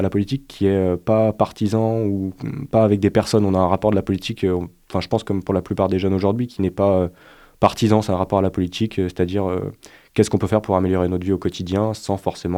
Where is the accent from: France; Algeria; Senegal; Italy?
France; Hyères, Provence-Alpes-Côte d'Azur; Je viens du sud de la France, d'une petite cité balnéaire qui s'appelle Hyères. Elle est assez connue dans le milieu nautique, mais sinon, c'est vraiment une ville de vieux durant l'hiver et de saisonniers durant l'été.